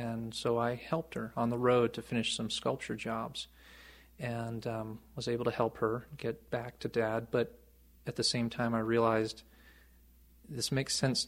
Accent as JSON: {"language": "English", "region": "New York", "country": "United States", "tie": "born or raised there", "said": "This was dairy country. Yeah, I grew up in rural country and on the shores of Oneida Lake."}